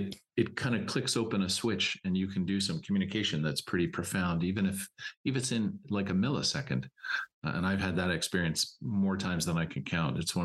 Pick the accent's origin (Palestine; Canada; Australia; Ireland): Canada; Toronto, Ontario; moved away as an adult; now in San Francisco, United States; So I've lived in San Francisco since 1999. I'm from Toronto. And actually, I had a decade of working as a sister in Canada before I came here.